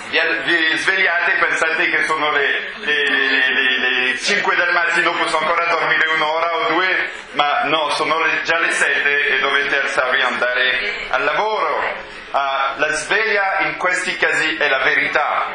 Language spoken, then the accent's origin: Italian; France; Italian is a second language; io sono francese